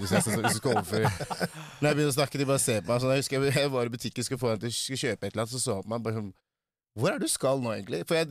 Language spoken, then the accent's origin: Norwegian; Nigeria; Norwegian is a second language; now in Norway; Men i Nigeria har vi liksom 300 pluss språk, da. Ikke oi, dialekter, men språk, så ja, du kan tenke deg, da. Så, men der jeg kommer fra er, ja, det er ikke verdens navel, der jeg kommer fra.